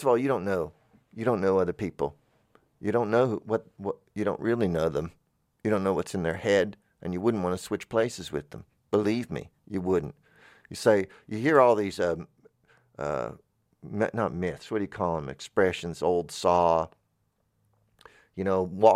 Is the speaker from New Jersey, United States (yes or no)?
no; Tallahassee, Florida, United States; I'm from Tallahassee, and we every year the camellias bloom.